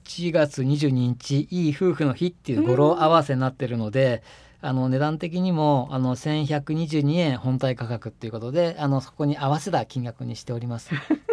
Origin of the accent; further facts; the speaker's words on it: Shizuoka, Japan; やはり私静岡に生まれ育ってますから、何らかの形で静岡に恩返しをしたいなっていう気持ちもあったり